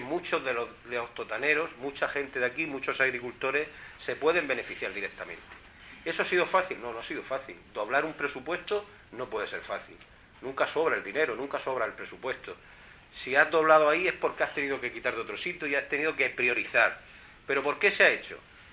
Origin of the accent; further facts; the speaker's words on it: Puerto Lumbreras, Region of Murcia, Spain; Sabéis que yo soy de Puerto Lumbreras, yo he trabajado en la agricultura.